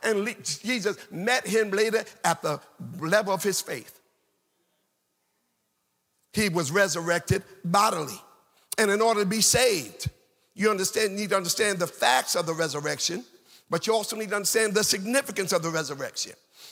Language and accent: English; Jersey City, New Jersey, United States; when I grew up in Jersey City, New Jersey, that was the day that the amusement parks opened.